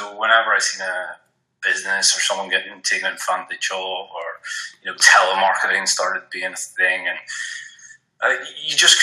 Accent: Northern Ireland, United Kingdom; I had a good support family system growing up in Northern Ireland

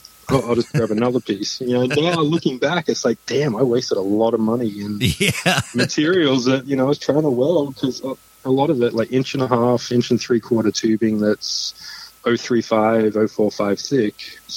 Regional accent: Melbourne, Victoria, Australia; also born or lived in Northern Territory, Australia; So Australia, grew up just outside of Melbourne, and which is way southeast, and then also grew up in the Northern Territory, which is full blown outback on a 3,000 acre cattle station.

